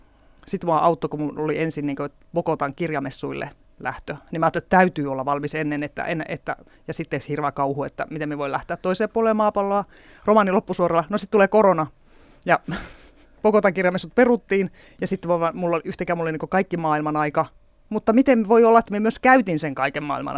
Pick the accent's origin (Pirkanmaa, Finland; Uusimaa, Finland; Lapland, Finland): Lapland, Finland; accent: Tornio Valley dialect; Meidän kieli on mulle, tai tämä Tornionjokilaakson murre tai pellonmurre, joku ikään kuin joku äidinkieli, mikä pitäisi olla minun äidinkieli, mutta se ei mitenkään voi olla minun äidinkieli. Mutta kuitenkin se on ollut, on tavallaan minun, se on niin kuin minun tunnekieli.